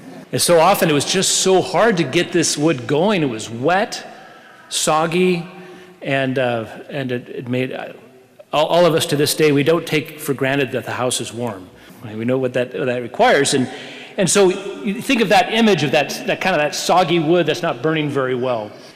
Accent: San Diego, California, United States; moved away; also born or lived in Corvallis, Oregon; Our family moved to Oregon. We moved to the outskirts of Corvallis. We know we are from California. We were beach people from San Diego.

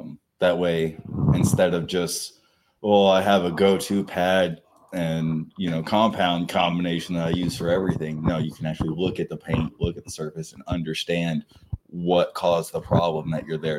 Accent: Branson, Missouri, United States; Yeah, so I'm from Branson, Missouri. It's about 11 hours away from here.

